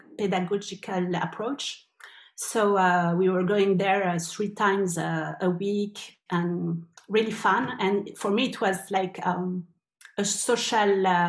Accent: Paris, Île-de-France, France; I grew up in Paris in a very bourgeois area, and I was in a Catholic private school.

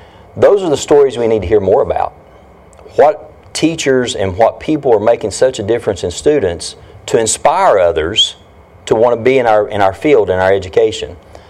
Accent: Kentucky, United States; I'm from Eastern Kentucky.

